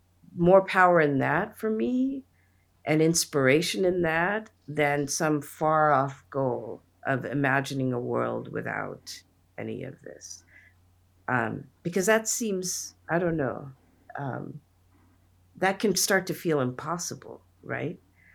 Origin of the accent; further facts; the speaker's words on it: India; I'm Indian, and in my country, and it's in grounded in Hinduism is the term namaste